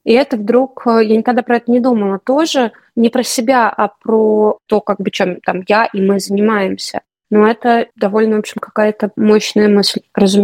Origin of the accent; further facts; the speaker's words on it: Moscow, Russia; also born or lived in Saint Petersburg; мы росли в Москве и Петербурге